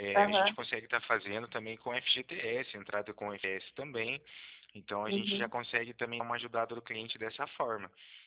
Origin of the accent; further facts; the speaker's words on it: Cornélio Procópio, Paraná, Brazil; Eu sou de Cornélio Procópio, né? Eu falo próximo de, no caso aqui de Londrina, né, bem próximo de Maringá também.